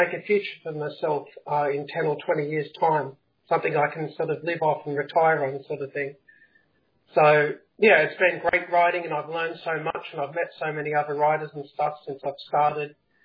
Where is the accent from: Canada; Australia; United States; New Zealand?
Australia; Perth, Western Australia; I'm from Perth, Australia.